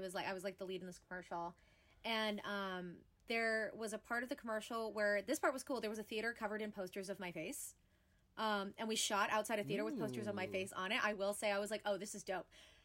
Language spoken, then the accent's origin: English; Philippines; I know that I look more East Asian, but I am Filipino.